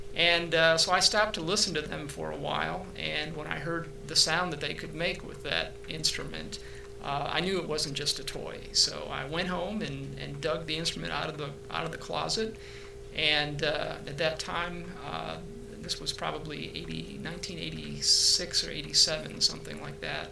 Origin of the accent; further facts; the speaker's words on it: Buffalo, New York, United States; I am originally from Western New York, outside of Buffalo, New York